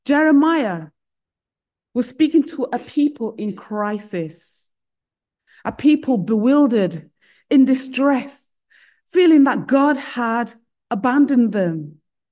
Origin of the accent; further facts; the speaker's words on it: Sheffield, Yorkshire and the Humber, United Kingdom; many of you probably already know that I grew up in Sheffield, up north. So you probably picked that up from my accent as well. So I lived there when it was still known as the Steel City.